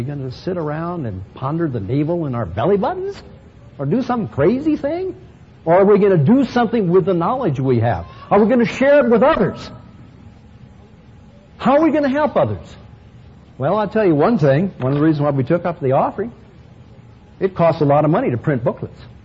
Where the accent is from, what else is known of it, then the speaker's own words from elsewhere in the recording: United States; Sure, I like to be an American. I'm happy I'm an American.